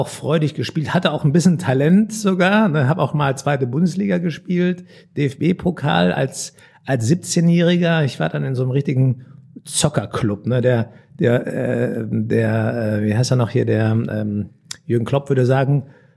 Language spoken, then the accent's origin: German; North Rhine-Westphalia, Germany; Ich komme aus dem Ruhrpott, ne? Ich sag's mal so. Ich bin Ruhrgebietler, also echter Ruhrgebietler.